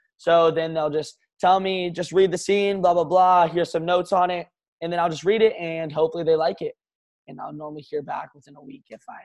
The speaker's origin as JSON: {"language": "English", "region": "Kentucky", "country": "United States", "moved": "yes", "lives_now": "Los Angeles, United States", "said": "And I don't know if I referenced that already, but I am from Kentucky originally, moved out to LA in October last year."}